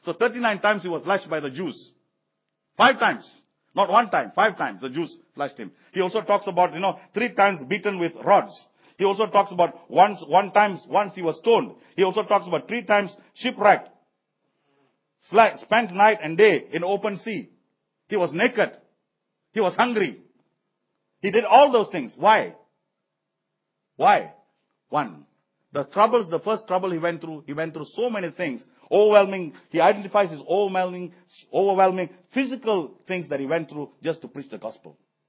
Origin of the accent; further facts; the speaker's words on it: Alor Gajah, Malacca, Malaysia; In Alogaja, where I come from, that's my hometown, Alogaja.